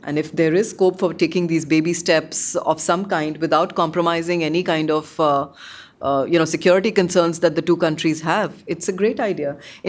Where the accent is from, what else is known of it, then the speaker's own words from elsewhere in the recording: India; I think as an Indian, it gives me some comfort.